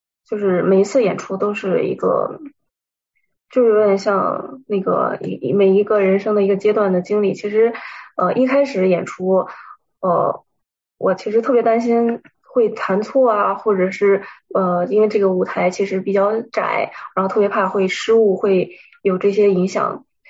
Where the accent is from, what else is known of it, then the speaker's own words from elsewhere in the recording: Beijing, China; moved away as an adult; now in London, United Kingdom; 因为之前在我家就是北京的，然后呢上北五初中加本科呢也都是在北京上学，就从来也没有离开过家。